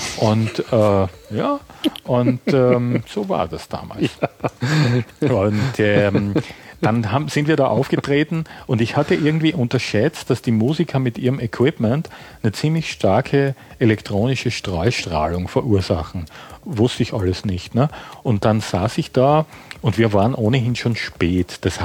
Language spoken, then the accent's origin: German; Graz, Styria, Austria; Jetzt muss man noch dazu wissen, dass Graz, wo ich herkomme, so was wie das Adlerhorst der deutschsprachigen Gegenwartsliteratur so in den 60er, 70er Jahren war.